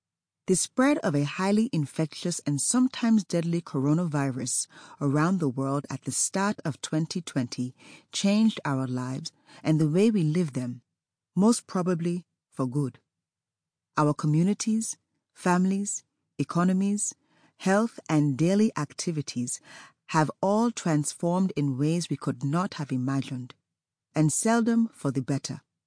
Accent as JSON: {"language": "English", "country": "South Africa", "said": "my home country, South Africa, began its first lockdown."}